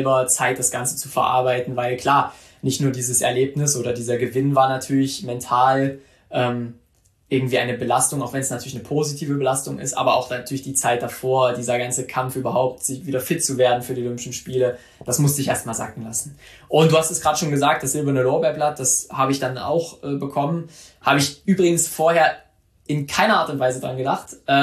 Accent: Mühlhausen, Thuringia, Germany; dann wurde ich von meiner Heimatstadt Mühlhausen hier in Thüringen empfangen.

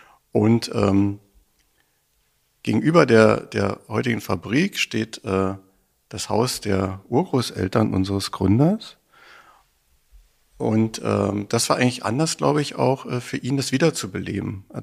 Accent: Berlin, Germany; now in Rostock, Germany; Und ich bin in Berlin aufgewachsen, habe dann meine Frau kennengelernt, die aus Rostock kam, und so hat sie mich dann nach Rostock verschleppt

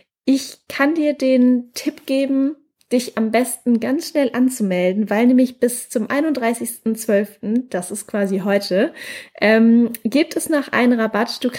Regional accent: Mannheim, Baden-Württemberg, Germany; Gerade bin ich noch in meiner Heimatstadt in Mannheim

